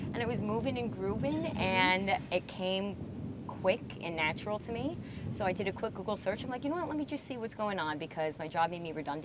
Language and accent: English; New Jersey, United States; I grew up in North Jersey, so I was like, we have to go into New York City?